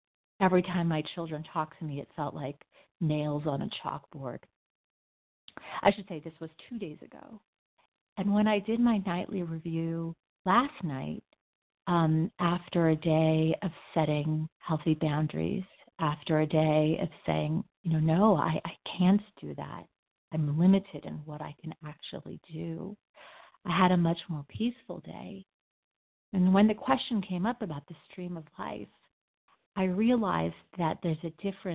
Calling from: Denver, Colorado, United States; I'm calling from Denver, Colorado.

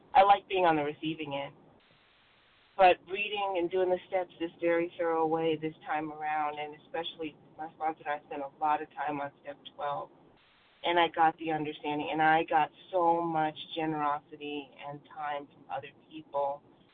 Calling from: Virginia, United States; I am in Virginia.

